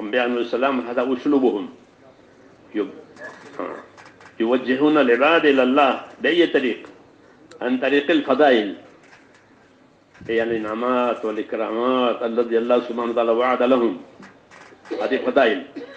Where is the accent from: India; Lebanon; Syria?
India; عندنا في الهند